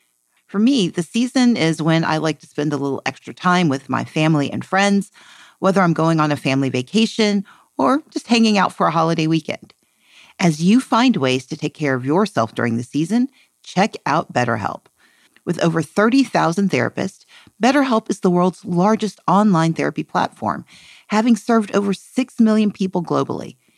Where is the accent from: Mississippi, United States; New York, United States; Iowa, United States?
Mississippi, United States; also born or lived in Georgia; I'm from Georgia, grew up in Mississippi.